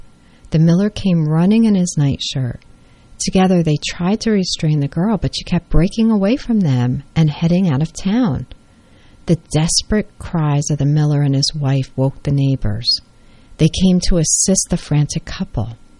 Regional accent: New Jersey, United States; we also, growing up in New Jersey, always heard stories about Bloody Mary.

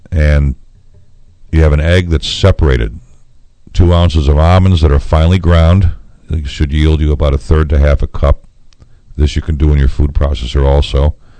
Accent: Syracuse, New York, United States; Of course, I'm from Syracuse, so we have those.

